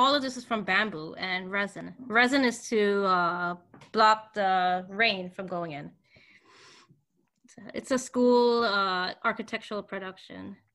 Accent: Queens, New York, United States; Yeah. And we're all from Queens, so.

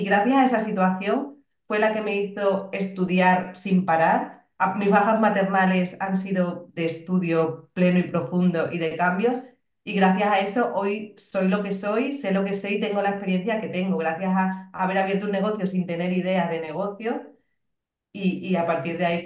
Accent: Cáceres, Extremadura, Spain; also born or lived in England; Yo estudié veterinaria en Cáceres, yo soy de Cáceres, de Extremadura, y estudié veterinaria allí en mi ciudad. Luego hice un máster en la Universidad de Murcia, luego me fui a Inglaterra porque quería mejorar mi inglés

